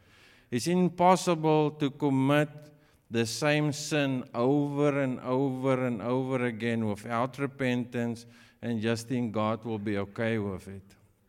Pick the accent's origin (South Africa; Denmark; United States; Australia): South Africa; We are originally from South Africa.